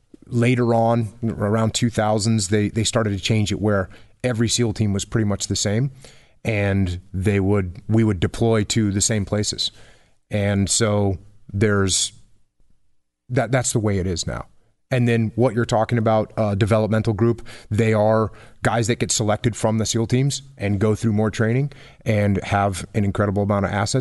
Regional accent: New England, United States; You know, I grew up in New England.

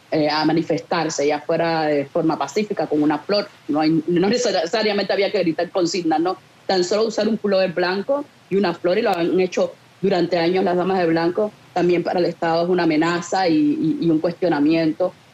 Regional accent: Cuba; para nosotros como cubanos

